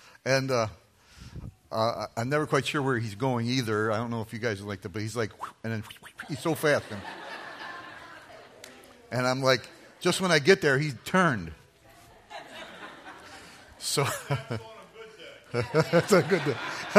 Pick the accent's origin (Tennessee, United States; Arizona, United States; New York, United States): New York, United States; I come originally from New York State.